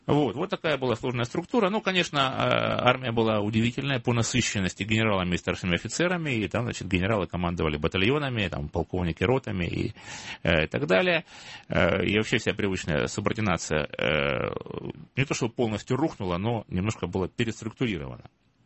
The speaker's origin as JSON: {"language": "Russian", "region": "Don", "country": "Russia", "tie": "born or raised there"}